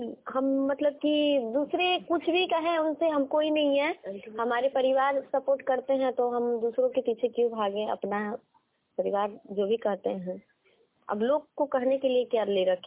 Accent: Nariyar, Bihar, India; मैं नरियार पंचायत की निवासी हूँ, मोतीपुर प्रखंड की।

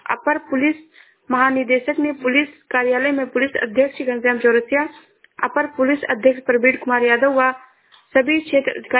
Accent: Shravasti, Uttar Pradesh, India; मैं जिला श्रावस्ती से हूँ।

